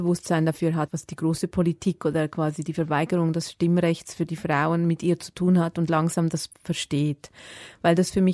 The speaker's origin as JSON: {"language": "German", "country": "Switzerland", "said": "Ja, ich bin Schweizerin, wie man hört."}